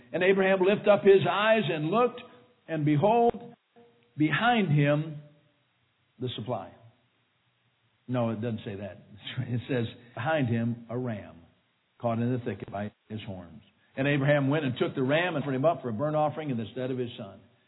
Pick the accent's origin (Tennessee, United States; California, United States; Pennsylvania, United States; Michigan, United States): Michigan, United States; And I said, no, ma'am, I'm from Michigan. I'm going over to Kansas.